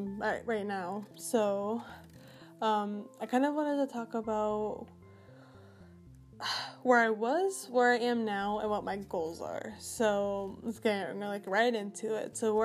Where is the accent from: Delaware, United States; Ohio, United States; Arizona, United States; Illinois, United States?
Arizona, United States; Phoenix; now in Brantford, United States; born and raised in Phoenix area, Arizona, currently living in Connecticut State and Brantford.